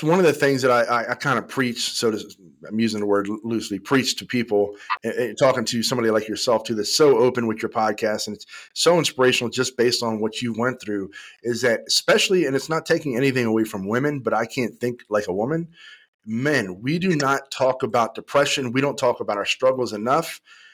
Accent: California, United States; I'm from Cali, so it struck me right away.

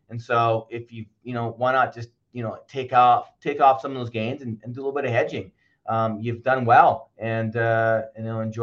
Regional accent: Canada; I mean, that's good for us as a Canadian.

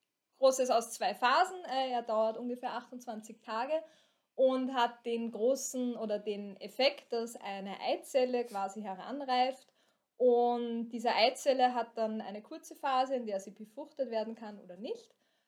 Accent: Hollabrunn, Lower Austria, Austria; now in Vienna, Austria; Ja, also ich komme aus Hollabrunn, Niederösterreich, Weinviertel, wohne jetzt aber in der großen Stadt, Wien.

